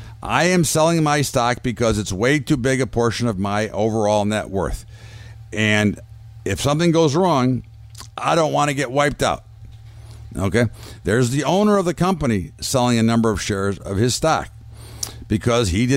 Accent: United States; something that concerns me as an American, as a trader, and as a father and a grandfather.

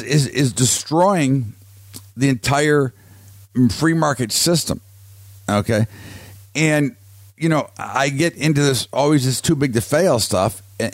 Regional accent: United States; Now, again, I'm an American. I love America. I think it's the greatest place on earth, and it will straighten out.

